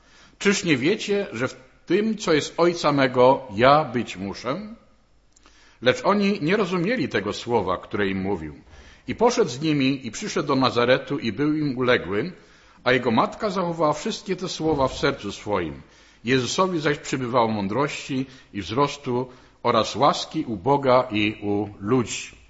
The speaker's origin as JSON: {"language": "Polish", "region": "Silesian Voivodeship", "country": "Poland", "tie": "born or raised there", "lives_now": "Kołobrzeg, Poland", "said": "od 1978 roku jestem pastorem zboru w Kołobrzegu, ale urodziłem się na drugim końcu Polski, to znaczy na Śląsku. Tam się wychowałem w rodzinie ludzi wierzących."}